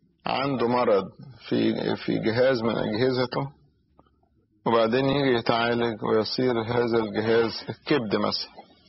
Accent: Egypt; احنا بنستخدمها كمصريين

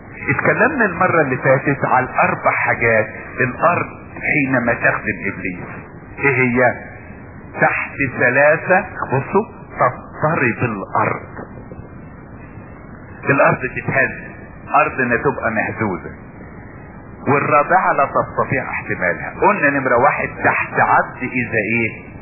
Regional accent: Egypt; وعندنا في مصر

